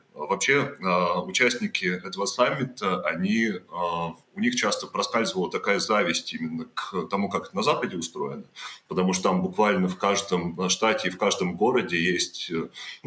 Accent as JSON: {"language": "Russian", "region": "Perm Krai", "country": "Russia", "said": "потому что я сам из Пермского края"}